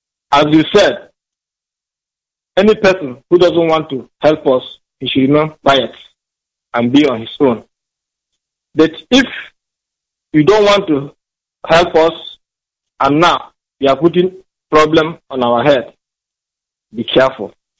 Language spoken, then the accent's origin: English; Nigeria; now in London, United Kingdom; I'm from Mahena in Biafra land.